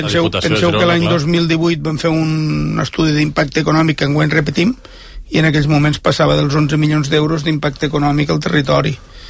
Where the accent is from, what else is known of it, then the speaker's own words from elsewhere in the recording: Catalonia, Spain; sóc de les Terres de l'Ebre